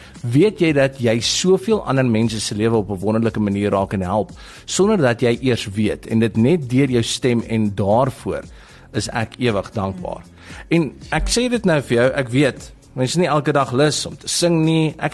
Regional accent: Springs, Gauteng, South Africa; born there; Ek's in Springs gebore.

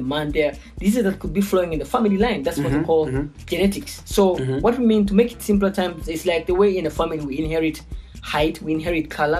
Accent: Uganda; Yeah, so I'm from Uganda. Yeah. I mean, Uganda is in East Africa. That's like next to Kenya and Tanzania, East Africa community.

